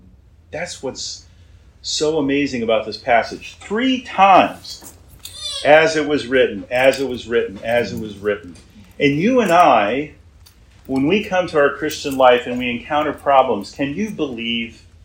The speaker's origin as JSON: {"language": "English", "town": "Round Lake", "region": "New York", "country": "United States", "tie": "born or raised there", "said": "I was from Round Lake. Round Lake was the Nazareth of my school district, okay? Round Lake, most of the people I grew up with were drug addicts, committed crimes, had bad grades, flunked out of school."}